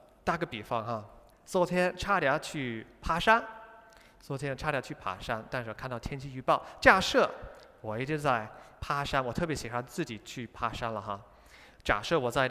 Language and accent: Chinese; United Kingdom; 我来自英国嘛，